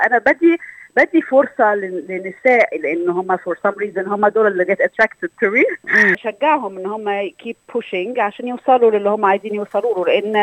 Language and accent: Arabic; Cairo, Cairo Governorate, Egypt; moved away as an adult; now in Canberra, Australia; أنا وصلت من القاهرة لكامبرا في 2003، آخر 2003، وطبعا كأي مهاجرة عربية كان في صعوبة في الحصول على شغل في الأول